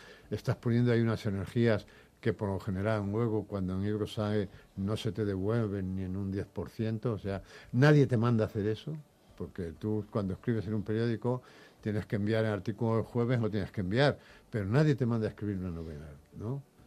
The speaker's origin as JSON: {"language": "Spanish", "town": "Madrid", "region": "Community of Madrid", "country": "Spain", "tie": "born or raised there", "also_born_or_lived": "Valencia", "said": "Yo volví a Valencia muy mayor porque mi vida se dividía entre antes y después de Valencia. Porque claro, al venir a Madrid"}